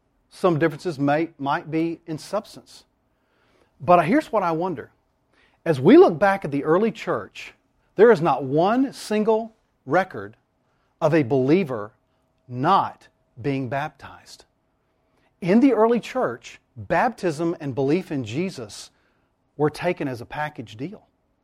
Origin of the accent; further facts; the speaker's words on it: the South, United States; I grew up in the South, right?